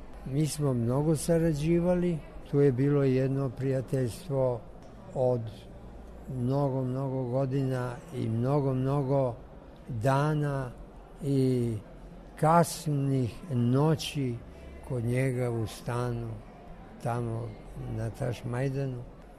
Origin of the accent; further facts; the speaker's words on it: Belgrade, Serbia; Ja sam rođen u Beogradu, porastao ovde, kršten ovde, učio školu, ceo radni vek proveo ovde, tako da se prijatno osjećam.